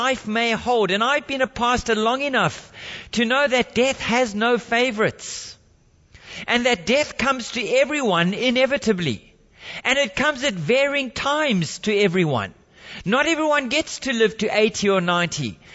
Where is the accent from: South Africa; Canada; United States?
South Africa; as we had to do when I was growing up in South Africa.